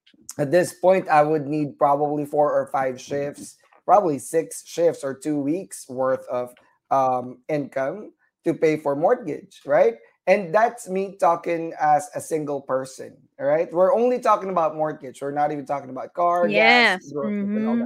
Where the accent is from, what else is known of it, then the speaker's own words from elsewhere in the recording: Quezon City, Metro Manila, Philippines; when I was in the Philippines too. I grew up in the Quezon City.